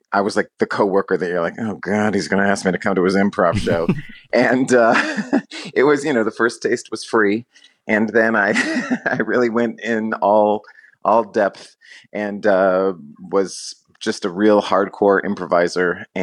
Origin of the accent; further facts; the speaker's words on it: San Antonio, Texas, United States; I spent my entire childhood here